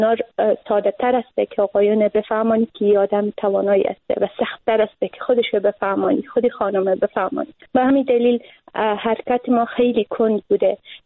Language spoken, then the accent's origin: Persian; Afghanistan; ما زنا، اوقدر به محیط افغانستان و به محیط فرهنگی کشورمان متاسفانه در دهه‌های جنگ قربانی شده ایم